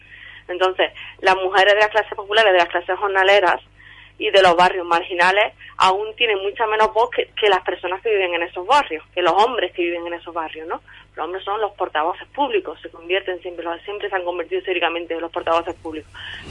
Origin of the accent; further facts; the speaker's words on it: Villanueva de Córdoba, Andalusia, Spain; las mujeres de mi pueblo Villanueva de Córdoba, en Los Pedroches